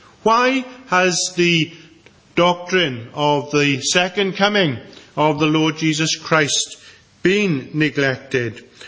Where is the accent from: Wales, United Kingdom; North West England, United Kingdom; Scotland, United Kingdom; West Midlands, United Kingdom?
Wales, United Kingdom; As you know, I grew up in Pembrokeshire, and the one thing that Pembrokeshire was famous for was that you always had a good crop of new potatoes May, June time.